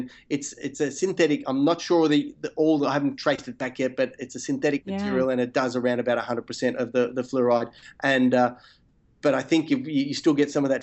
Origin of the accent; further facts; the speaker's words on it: Perth, Western Australia, Australia; And I'm from Perth and you're from, you know, South Australia.